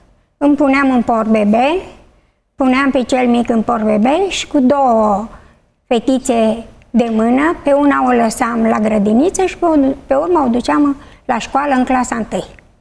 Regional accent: Suceava, Suceava County, Romania; moved away as an adult; now in Bucharest, Romania; acum 24-25 de ani ne-am mutat de la Suceava, ne-am mutat în București.

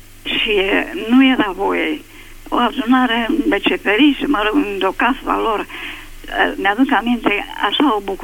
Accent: Focșani, Vrancea County, Romania; Eu sunt din Focșan

